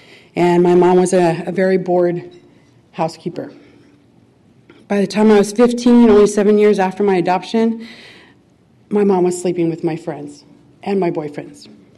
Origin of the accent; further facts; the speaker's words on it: San Francisco, California, United States; born there; I was born in 1957 in San Francisco